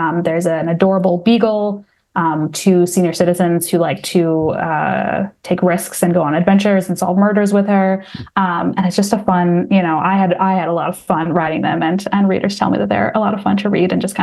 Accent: Washington, United States; I am from Washington State originally, so I wanted it to be set there. I had a dog named Lola when I was growing up

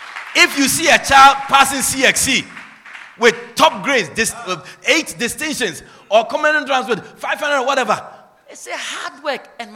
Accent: Agogo, Ashanti, Ghana; also born or lived in Netherlands; now in Guyana; I'm an African. I'm from Ghana, West Africa. I'm from the Ashanti region. I'm from Asante Achimagogo. I'm an Ashanti man. I'm from the Ashanti tribe. I did not come from Ghana to Guyana.

